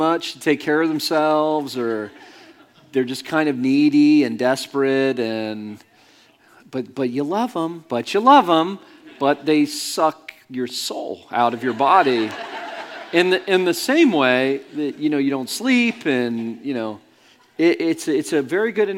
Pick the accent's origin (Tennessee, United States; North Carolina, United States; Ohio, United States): Ohio, United States; now in Arvada, United States; I'm from Ohio. It just rains all the time.